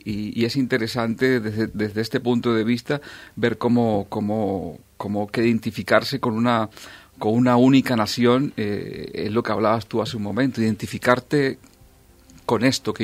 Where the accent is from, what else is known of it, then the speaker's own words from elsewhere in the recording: Colombia; No soy solamente colombiano, soy de todos los lugares donde vaya.